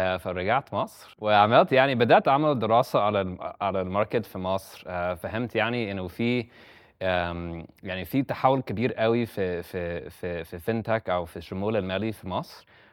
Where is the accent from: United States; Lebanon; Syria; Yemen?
United States; Arabic is a second language; also born or lived in Dubai; now in Egypt; انا اصلا امريكي، بس بقالي 10 سنين في الريجن ما بين مصر ودبي.